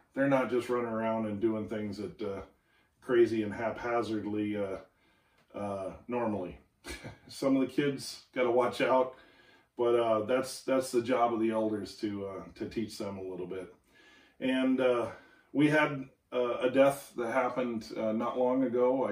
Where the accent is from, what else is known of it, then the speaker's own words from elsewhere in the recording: South Dakota, United States; growing up in South Dakota off and on, it's kind of a way of life, and we understood that here on the farm in South Dakota, you have it's a dangerous place